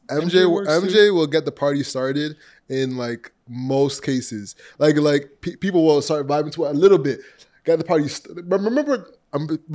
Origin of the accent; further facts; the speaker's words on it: Toronto, Ontario, Canada; I'm from Scarborough too. You know, shout out Scarborough.